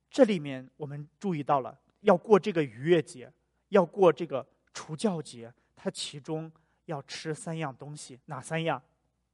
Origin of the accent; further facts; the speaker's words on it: northern China, China; 我记得在小的时候啊，就是我是北方人嘛，我们是吃馒头的。